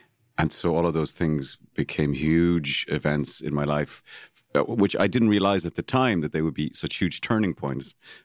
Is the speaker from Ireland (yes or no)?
yes; Cork, Munster, Ireland; I was born and raised in Cork City